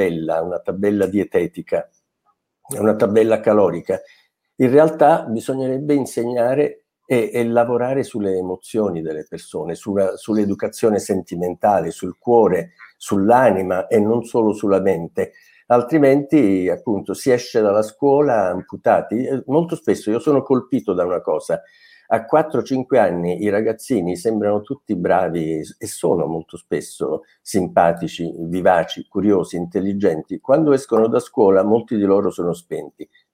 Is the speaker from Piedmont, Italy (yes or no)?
no; Naples, Campania, Italy; io sono napoletano